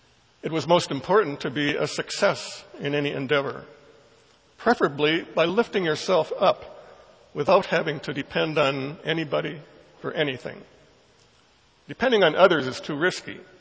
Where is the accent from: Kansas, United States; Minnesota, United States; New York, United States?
Minnesota, United States; Duluth; When I was growing up in Duluth in the 1950s, we were taught the Beatitudes in church.